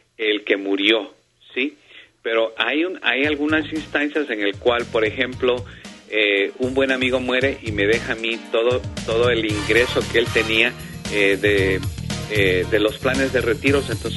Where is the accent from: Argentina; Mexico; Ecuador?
Ecuador; yo soy ecuatoriano, obviamente